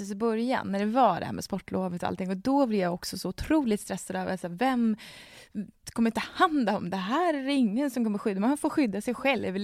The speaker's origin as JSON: {"language": "Swedish", "region": "Dalarna County", "country": "Sweden", "said": "i Dalarna där jag är ifrån"}